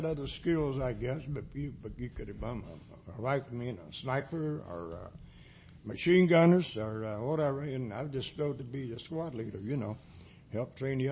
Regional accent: Amelia Island, Florida, United States; I was born and raised on Amelia Island, 1929.

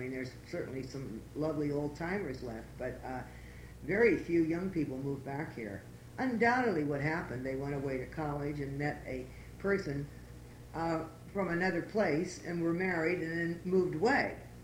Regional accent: Mill Valley, California, United States; when I grew up in Mill Valley, all right, then I was married in 1941.

